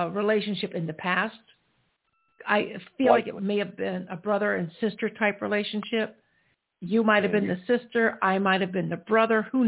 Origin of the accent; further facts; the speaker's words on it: South Carolina, United States; which came from my hometown church in South Carolina.